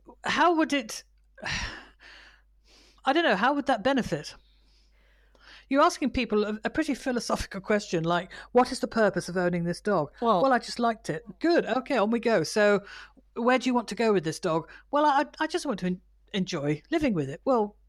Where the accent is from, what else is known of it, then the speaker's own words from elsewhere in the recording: United Kingdom; I can't answer you. I'm British.